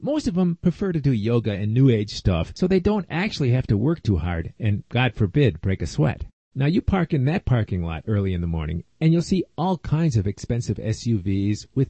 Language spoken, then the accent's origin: English; Chicago, Illinois, United States; moved away as an adult; even though I'm from Chicago, was a completely new thing to me. I lived up in Chicago for more than 30 years